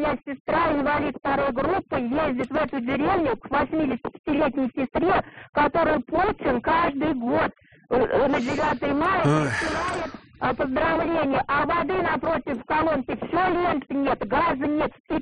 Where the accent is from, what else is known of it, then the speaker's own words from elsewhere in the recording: Ulyanovsk Oblast, Russia; Я сама родом с Ульяновской области.